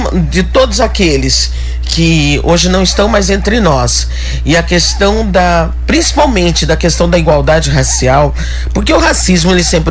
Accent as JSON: {"language": "Portuguese", "town": "Araraquara", "region": "São Paulo", "country": "Brazil", "tie": "born or raised there", "said": "Eu sou natural de Araraquara."}